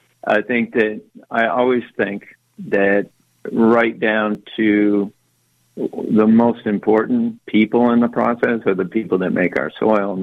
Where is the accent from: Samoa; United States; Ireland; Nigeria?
United States; Maine; and I'm in love with the story, but I grew up in Maine.